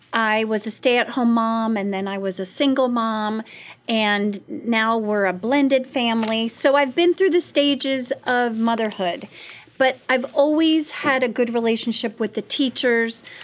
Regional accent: Sydney, New South Wales, Australia; now in United States; I moved from Sydney, Australia in 1999, specifically because of the school system in Loudoun County for my oldest son.

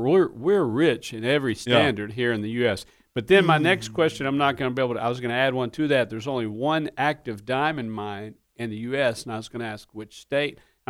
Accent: Owensboro, Kentucky, United States; I have not, but I grew up in Owensboro, just down the river from Louisville.

